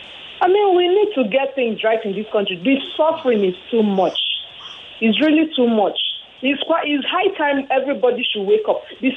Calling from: Lekki, Lagos, Nigeria; I'm calling from Chevron Lekki.

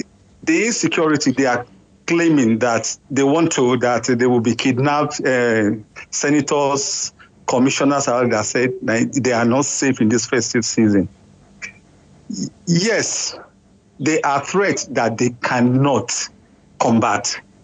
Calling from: Sweden; Yeah, I'm calling from Sweden.

